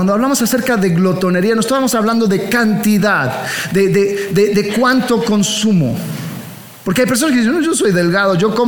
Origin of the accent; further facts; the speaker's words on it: Miami, Florida, United States; Creciendo en Miami, yo pude ver, Miami es una ciudad interesante